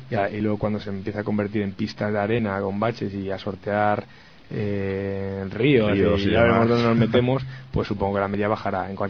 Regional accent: Spain; somos los únicos españoles y de alguna manera es llevar los colores de España

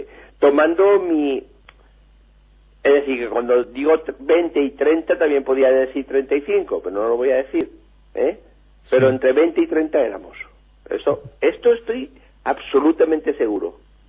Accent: Valencia, Valencian Community, Spain; somos del Cabañal y de Valencia.

